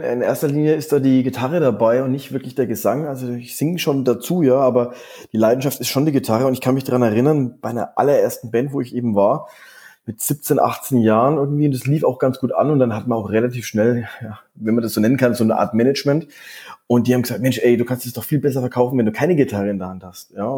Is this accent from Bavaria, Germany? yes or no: yes; Erlangen, Bavaria, Germany; Die kamen ja aus dem Ort, wo ich aufgewachsen bin, aus Erlangen.